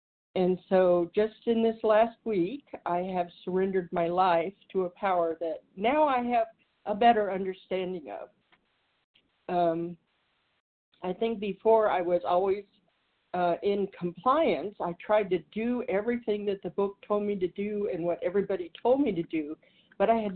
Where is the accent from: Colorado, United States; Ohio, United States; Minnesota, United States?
Colorado, United States; And I'm from Colorado, and I am 8 days abstinent this time around.